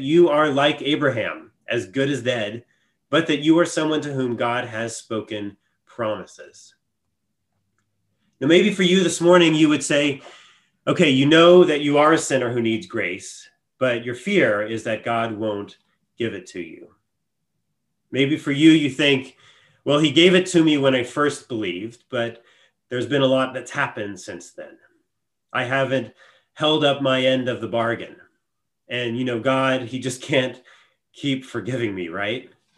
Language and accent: English; Texas, United States; but where I grew up in Texas, I would hear people often say things like, oh, she's a good Christian lady.